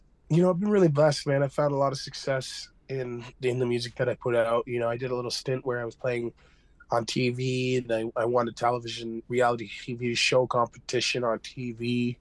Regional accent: Ontario, Canada; I'm from Six Nations of the Grand River, Mohawk Turtle Clan.

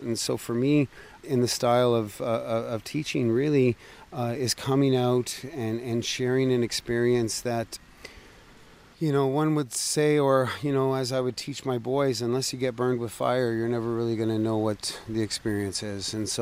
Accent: Toronto, Ontario, Canada; And so I was born and raised here in Toronto. And so my ancestors are Ojibwe, Blackfoot Cree, Scottish, Irish, Russian, British, and French.

